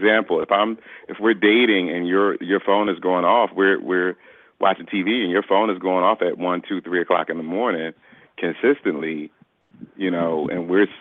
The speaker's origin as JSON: {"language": "English", "town": "Philadelphia", "region": "Pennsylvania", "country": "United States", "lives_now": "Elkton, United States", "said": "But I'm from Philadelphia, so I have two areas."}